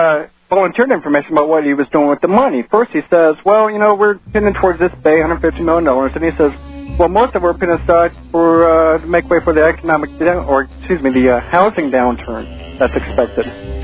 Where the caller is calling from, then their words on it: Virginia, United States; Call from Virginia.